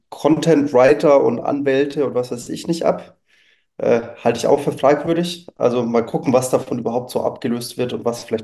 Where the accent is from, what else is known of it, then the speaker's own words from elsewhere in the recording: Würzburg, Bavaria, Germany; now in Berlin, Germany; dass ich aus Franken komme, hört man vielleicht ab und zu mal an dem wunderschönen, leicht rollenden R. Also, ich komme mal aus Würzburg, lebe jetzt aber seit 8 Jahren in Berlin